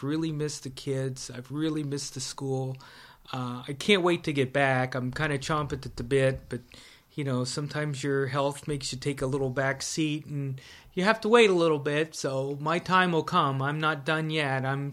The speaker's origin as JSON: {"language": "English", "town": "East Rochester", "region": "Ohio", "country": "United States", "tie": "born or raised there", "also_born_or_lived": "Canton", "said": "Well, I lived in a little town beside Minerva, Ohio. It's called East Rochester. And I lived there my whole school days, my early elementary and high school days."}